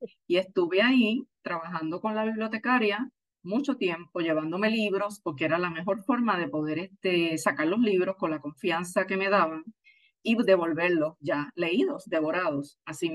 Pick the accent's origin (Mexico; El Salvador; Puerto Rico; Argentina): Puerto Rico; Barranquitas; Yo tengo un vínculo muy particular con la naturaleza desde niña porque soy natural de Barranquitas. Crecí en una finca cafetalera